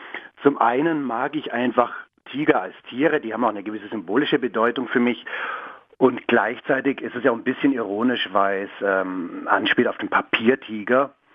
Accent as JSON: {"language": "German", "region": "Allgäu", "country": "Germany", "lives_now": "Stuttgart, Germany", "said": "ich bin eigentlich ganz und gar kein Stuttgarter. Also ich komme aus dem Allgäu und lebe seit wenigen Jahren."}